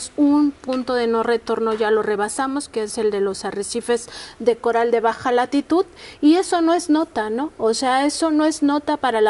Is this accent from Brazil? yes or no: no; Mexico; ya ni siquiera como mexicanos y mexicanas, sino como humanidad